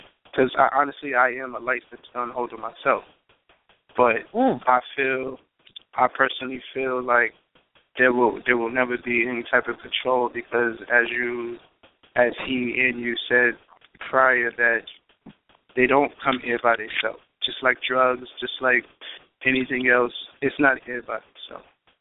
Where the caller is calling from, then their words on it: Queens, New York, United States; Hi, how you doing? … calling from Queens, New York.